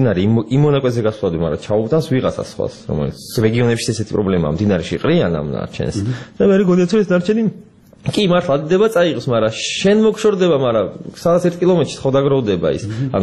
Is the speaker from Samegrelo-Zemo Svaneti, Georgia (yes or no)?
no; Tbilisi, Georgia; born there; თბილისი ჩემია აქ დაბადებული ვარ ჩვენი ეს თბილისი და იგივე ჩემი სახლია